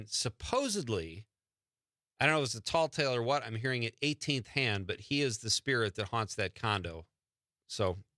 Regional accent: Marinette, Wisconsin, United States; I'm like, I'm from Marinette.

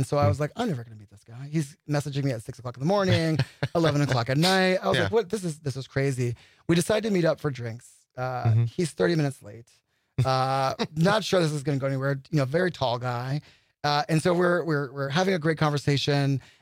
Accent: East Coast, United States; I'm from the East Coast. That's how I thought.

